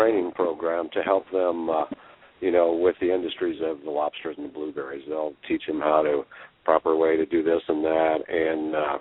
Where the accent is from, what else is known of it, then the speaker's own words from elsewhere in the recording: Kansas, United States; let's go to my home state. Let's talk Kansas.